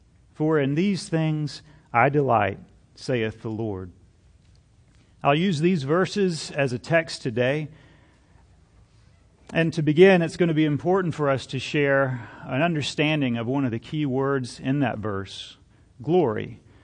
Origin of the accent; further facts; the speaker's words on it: Georgia, United States; That's what I'd say where I grew up in South Georgia, just bragging.